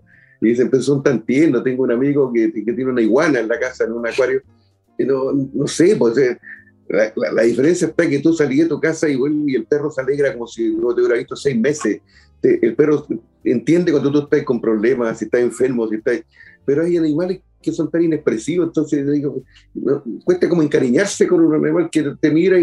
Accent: Chincolco, Valparaíso, Chile; yo ya pasé buena parte de mi infancia y adolescencia en Chincolco, cerca de Petorca, aquí en la quinta región

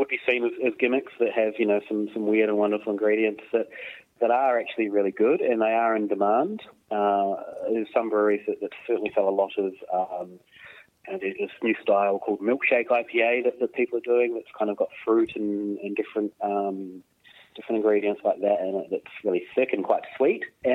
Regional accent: New Zealand; moved away as an adult; now in Australia; Went and studied journalism, then moved to Australia. I'm from New Zealand originally, and was studying part time.

